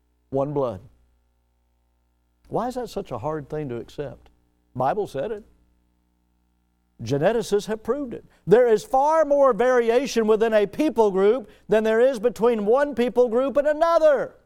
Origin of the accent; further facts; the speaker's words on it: the South, United States; Well, I'm going to tell you something. I love being a Southerner. I'm from the South.